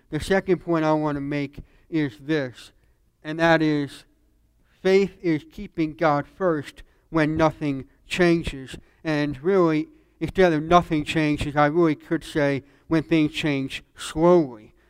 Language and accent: English; New Jersey, United States; now in Charlotte, United States; you know, I'm from New Jersey, as Pastor said, so I fly a lot. I fly home a lot.